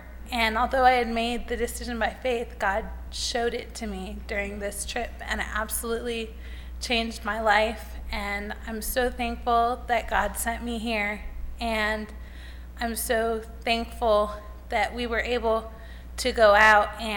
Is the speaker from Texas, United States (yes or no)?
no; Crestline, Ohio, United States; I'm from Crestline, Ohio, and I'm a master's student